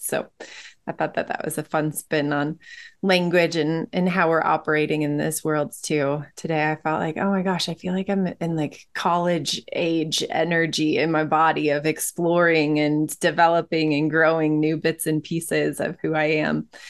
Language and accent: English; Michigan, United States; And for those of you who have been listening, you know that I'm from Michigan.